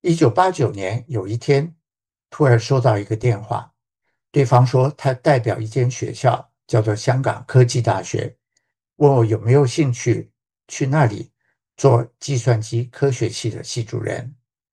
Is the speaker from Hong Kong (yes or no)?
no; Taiwan; also born or lived in China; now in United States; 我们夫妇两位其实都是在中国大陆出生的，但小时候被父母带去台湾长大，之后就一直留在美国